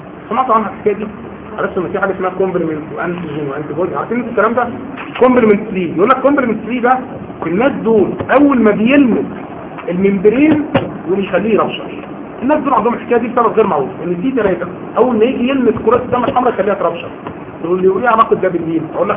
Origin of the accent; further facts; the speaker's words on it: Yemen; انا من اليمن وعارفه مش كل اليمنيين يعني